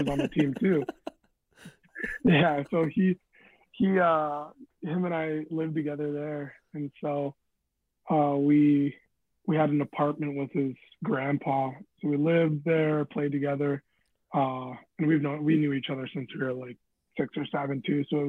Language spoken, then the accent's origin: English; Alaska, United States; And obviously, you would know as well, growing up in Alaska, you don't get as many, you don't get scouts at your game.